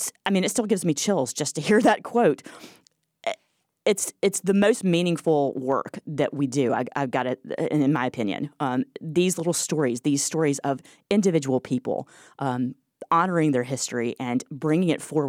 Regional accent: Macon, Georgia, United States; I have, and I grew up in Georgia, but I've got to tell you, this history was not taught when I was in school. I went to public schools in Macon.

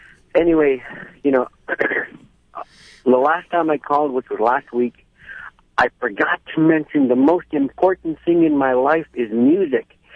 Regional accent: Bethel, Alaska, United States; Forget Bethel. I don't care about Bethel. Hey. My hometown. It's my hometown, but, you know, they have so many things going on here.

